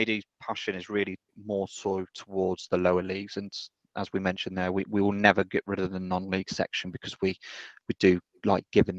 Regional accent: Nuneaton, West Midlands, United Kingdom; No fixtures for my hometown club, Nuneaton, yesterday.

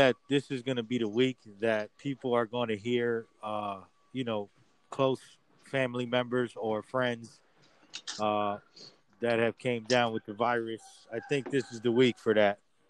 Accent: New Jersey, United States; We're from Jersey, as you guys already know. Then the other thing would be is that. We love the hot dogs in Jersey, and the hot dogs are freaking amazing.

